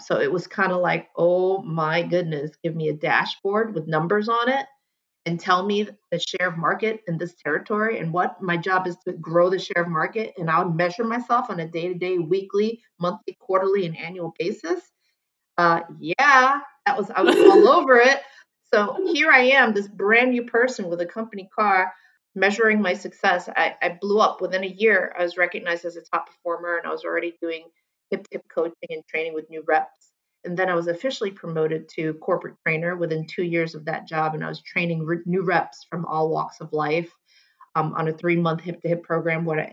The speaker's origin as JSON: {"language": "English", "town": "New York City", "region": "New York", "country": "United States", "tie": "born or raised there", "said": "I'm from New York City. I grew up in Queens and Long Island. So I've been around very intense people. And I believe this is the ground where I learned to communicate."}